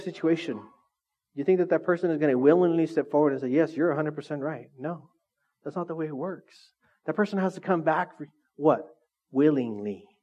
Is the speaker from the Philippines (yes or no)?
yes; Philippines; And I'm Filipino, so my wife's uncle one time was like, "Hey, we need to catch that pig."